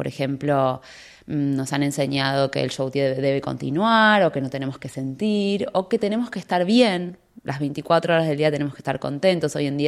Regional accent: Buenos Aires, Argentina; now in Miami, United States

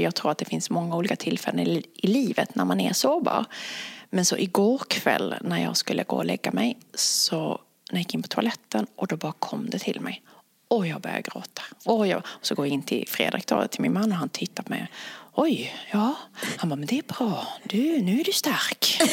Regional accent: Sweden; born there; first language Swedish; Även om jag är född i Sverige, jag har bara ett modersmål, jag kan bara prata svenska, kan inte prata något annat språk, men engelska som man har lärt sig i skolan.

